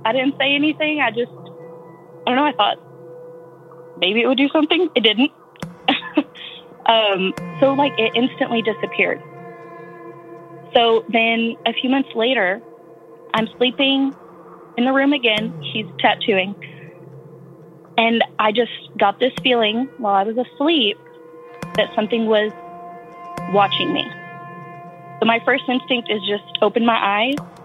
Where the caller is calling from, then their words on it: Texas, United States; I'm calling from West Texas.